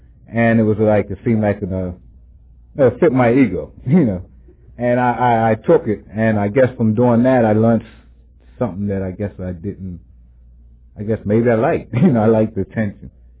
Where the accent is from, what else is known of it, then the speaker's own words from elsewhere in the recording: Westchester, United States; And I was born in Westchester and raised up on East Minor Street, which is only one street away, you know.